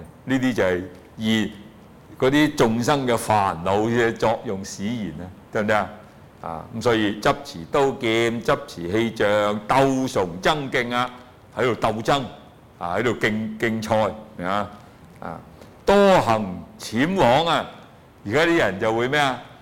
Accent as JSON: {"language": "Cantonese", "country": "China"}